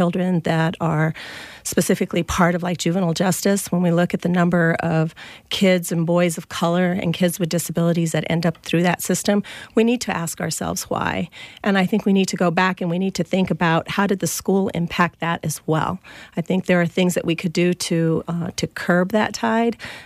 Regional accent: South Valley, New Mexico, United States; I remember growing up in the South Valley and always feeling marginalized because I was from the South Valley.

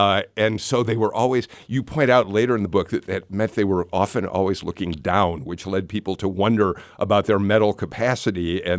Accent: Chicago, Illinois, United States; When I was a boy growing up in Chicago, the outings which were by far the most magical to me were visits to Riverview Park.

